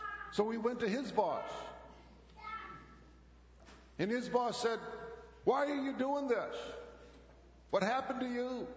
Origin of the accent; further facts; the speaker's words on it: Midland, Michigan, United States; I grew up in Midland